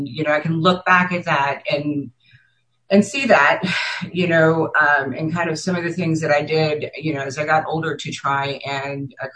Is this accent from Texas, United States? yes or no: yes; Galveston, Texas, United States; born there; I was born on April 3rd, 1970 in Galveston.